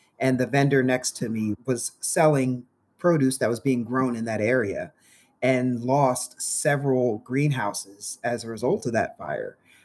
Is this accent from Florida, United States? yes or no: no; Los Angeles, California, United States; The first one being is I'm from Los Angeles and the idea of picking up and relocating to some rural environment didn't really appeal to me.